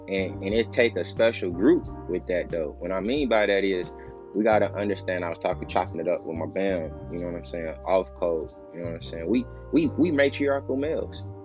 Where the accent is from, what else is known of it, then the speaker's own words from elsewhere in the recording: Chicago, Illinois, United States; now in Cincinnati, United States; because I say when I came down here from Chicago to Cincinnati, you know what I'm saying?